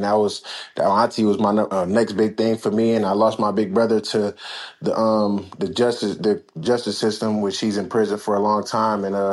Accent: Michigan, United States; He went to Michigan and, you know, I'm from Michigan.

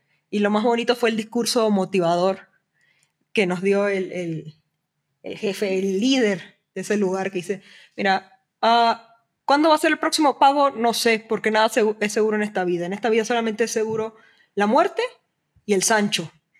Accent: Panama; now in Mexico; Soy panameña, llevo ya casi 9 años acá en México.

